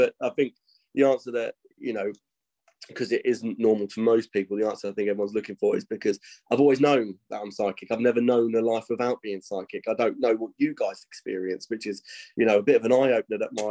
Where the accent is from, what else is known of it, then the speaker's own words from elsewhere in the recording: Clacton-on-Sea, East of England, United Kingdom; You know, I grew up in Clacton-on-Sea. My prospects weren't great. I grew up in a council estate, you know, that kind of thing.